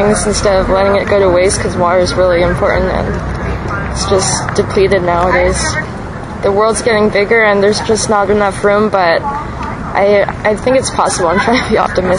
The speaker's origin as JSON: {"language": "English", "town": "Oceanside", "region": "California", "country": "United States", "said": "I'm from Oceanside, California."}